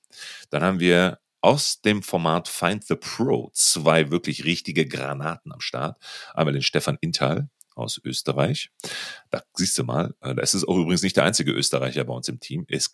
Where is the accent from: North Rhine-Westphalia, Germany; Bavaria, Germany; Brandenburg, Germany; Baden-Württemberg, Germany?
North Rhine-Westphalia, Germany; Wir kommen beide aus Ostwestfalen. Paderborn ist in der Nähe.